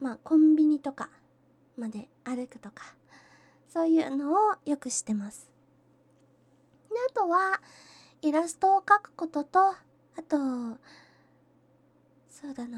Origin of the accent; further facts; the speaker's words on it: Kyushu, Japan; 出身地は、九州のどこかです。食べ物の美味しいところです。